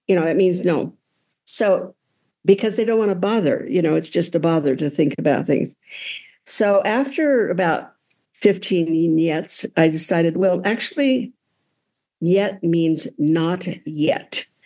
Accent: Hawaii, United States; this woman with the Polaroid camera and the general, and I'm from Hawaii.

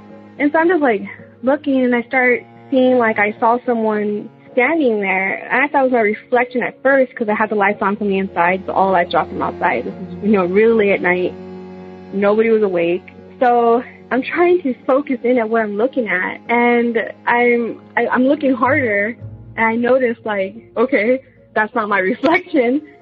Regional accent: Texas, United States; also born or lived in Japan; now in Boise, United States; I'm calling in from Boise, Idaho. I'm originally from South Texas, and this is my story from when I was in Japan.

